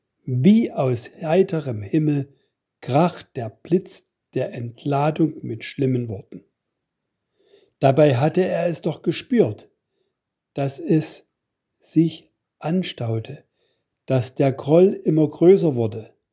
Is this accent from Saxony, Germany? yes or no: yes; Döbeln, Saxony, Germany; ich komme aus Döbeln.